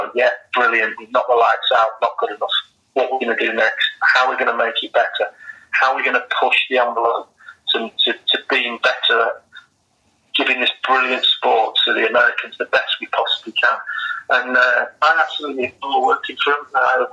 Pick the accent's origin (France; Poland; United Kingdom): United Kingdom; Manchester, North West England; I was born in Manchester, and I grew up as a Manchester City fan, season ticket holder in the old main road.